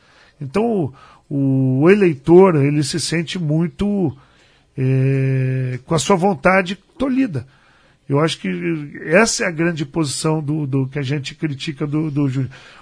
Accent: Cianorte, Paraná, Brazil; Muito feliz de estar passando em Maringá, que eu estou bem pertinho da minha terra, que eu sou de Cianorte.

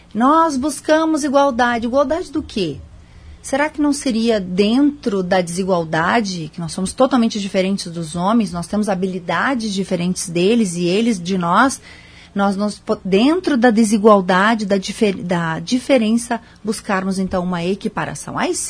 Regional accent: Rio Grande do Sul, Brazil; Sim, sou gaúcha, também tenho um escritório em São Paulo, atuo no Brasil todo

